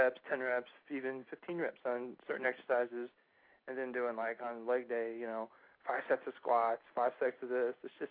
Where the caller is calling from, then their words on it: St. Louis, Missouri, United States; St. Louis.